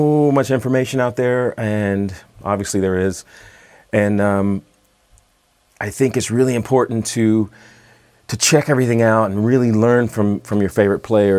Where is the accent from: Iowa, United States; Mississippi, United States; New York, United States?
Mississippi, United States; I grew up in Mississippi, which is in the southern U.S., and it has a very, very rich culture musically.